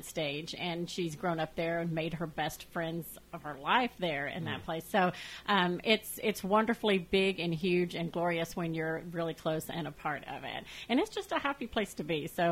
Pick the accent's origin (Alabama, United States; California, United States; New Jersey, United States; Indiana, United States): California, United States; San Diego; When I came 6 years ago, I came from San Diego, and I was a little bit of a snob because I came from a huge venue there, big.